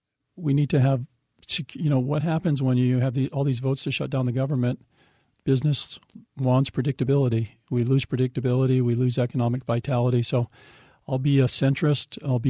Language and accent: English; Washington, Vermont, United States; I'm from Washington, Vermont, too